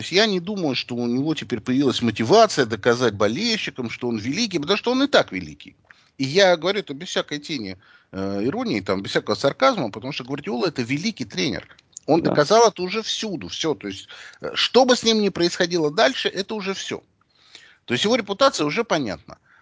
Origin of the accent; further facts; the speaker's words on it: Russia; Мы говорим, мы из России.